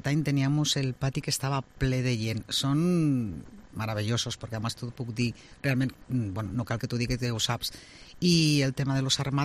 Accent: Madrid, Community of Madrid, Spain; Catalan is a second language; Jo sóc de Madrid.

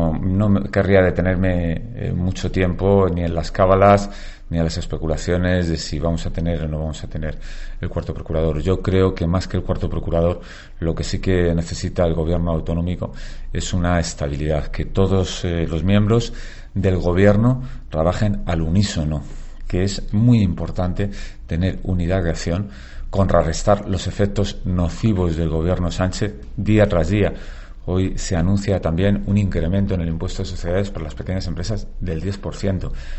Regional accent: Ávila, Castile and León, Spain; Los abulenses son personas muy listas, somos castellanos, sabemos lo que queremos

